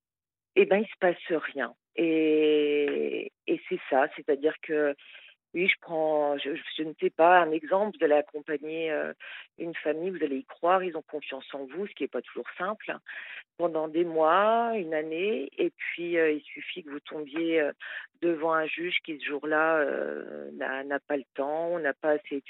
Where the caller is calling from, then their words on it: Metz, Grand Est, France; j'ai 40 ans et ce soir, je vous appelle de Metz.